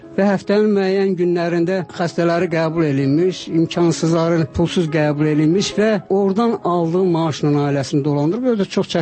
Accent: Tbilisi, Georgia; Mən özüm Gürcüstanda böyümüşəm. Ömrümün bir hissəsi Tbilisə keçib.

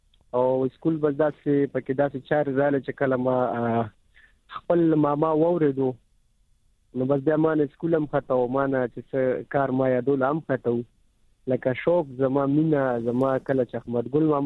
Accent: Peshawar, Khyber Pakhtunkhwa, Pakistan; زه خو خپل د پیښور اوسیدونکی وم د رنګ روډ اټا محمد ګړې دیر کول نه دا زما علاقه ده زما بچپن شوی دی

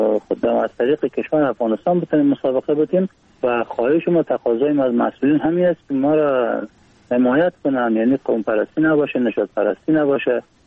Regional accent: Iran; born or raised there; also born or lived in Afghanistan

